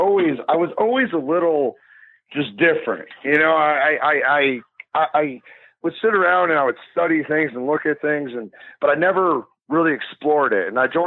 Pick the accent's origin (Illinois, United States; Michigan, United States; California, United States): Michigan, United States; Oh, yeah, yeah. Well, I grew up in Michigan.